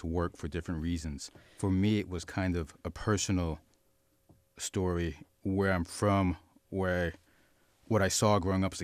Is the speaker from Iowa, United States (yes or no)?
no; Queens, New York, United States; born there; So when you come over from Jamaica, Queens, you go to Jamaica, Queens, New York. That's